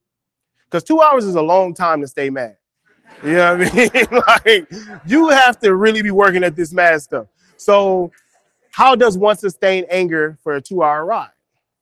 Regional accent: Inglewood, California, United States; See, I grew up right here in Inglewood.

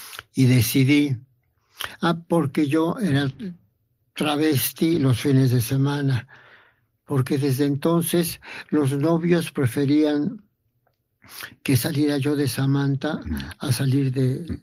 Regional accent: Orizaba, Veracruz, Mexico; now in Mexico City, Mexico; como no soy de la Ciudad de México, sino soy del estado de Veracruz, yo tuve que hacer mis trámites en el estado de Veracruz, donde nací. Y después mi ciudad, Orizaba, donde realmente nací físicamente

